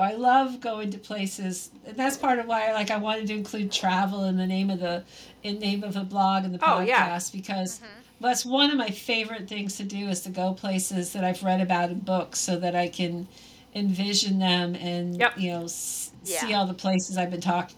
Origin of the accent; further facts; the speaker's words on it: Florida, United States; being from Florida and being from the East Coast, growing up on the East Coast, the beaches were so otherworldly compared to what mm-hmm. I'm used to.